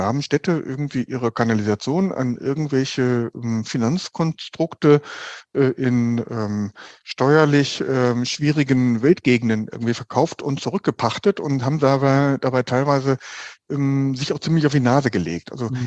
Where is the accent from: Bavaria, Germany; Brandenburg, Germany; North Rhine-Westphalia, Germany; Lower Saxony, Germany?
North Rhine-Westphalia, Germany; Düsseldorf; now in Cologne, Germany; Ich komme aus Düsseldorf, gebürtig.